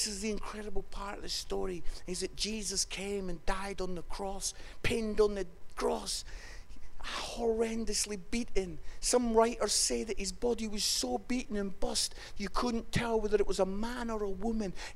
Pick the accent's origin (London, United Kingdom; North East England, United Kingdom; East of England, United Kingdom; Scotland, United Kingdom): Scotland, United Kingdom; Edinburgh; I'm from Edinburgh, so maybe I love castles